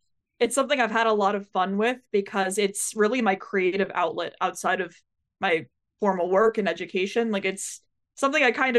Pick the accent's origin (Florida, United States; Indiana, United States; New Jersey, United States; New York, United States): New York, United States; Queens; growing up in the New York City area, I grew up in Queens.